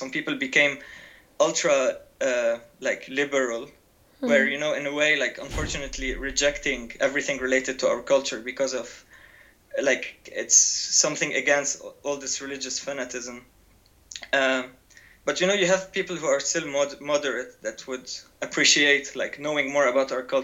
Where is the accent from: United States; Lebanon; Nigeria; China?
Lebanon; English is a second language; also born or lived in Australia; But I was lucky enough to be born as an Australian citizen, because during the civil war in Lebanon, that was from 75 and 90, my father migrated to Australia from Lebanon.